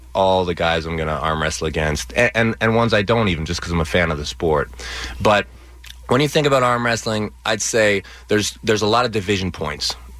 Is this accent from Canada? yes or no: yes; Canada; we're both Canadian.